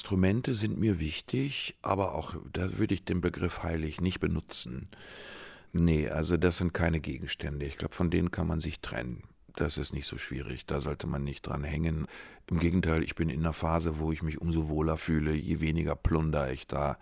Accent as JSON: {"language": "German", "town": "Recklinghausen", "region": "North Rhine-Westphalia", "country": "Germany", "tie": "born or raised there", "said": "die immer noch in meiner Heimatstadt Recklinghausen wohnt"}